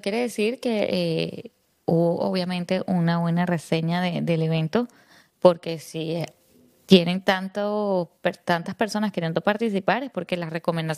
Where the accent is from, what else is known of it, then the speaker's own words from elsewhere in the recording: Venezuela; no sé por qué los venezolanos no apostamos a lo nuestro